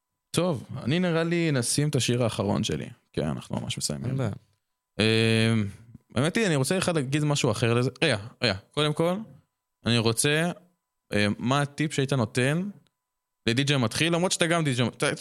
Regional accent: Jerusalem, Jerusalem District, Israel; פשוט אני ירושלמי, אתה מבין?

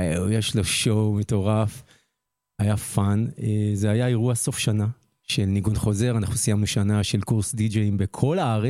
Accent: Talmon, Judea and Samaria Area, Israel; אני בא מתלמון.

